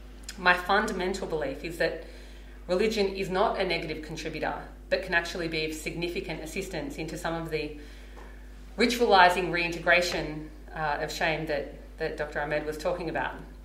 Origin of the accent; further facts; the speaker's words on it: Sydney, New South Wales, Australia; growing up in Western Sydney, I'm definitely familiar with the cultural aspects of shame.